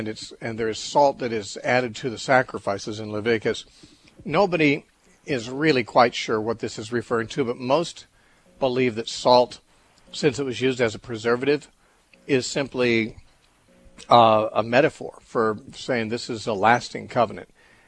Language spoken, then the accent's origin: English; Temecula, California, United States; planning to be in Southern California this weekend, I have a monthly gathering in Temecula, which is my hometown, and we rent a little schoolhouse for that, a little one-room schoolhouse.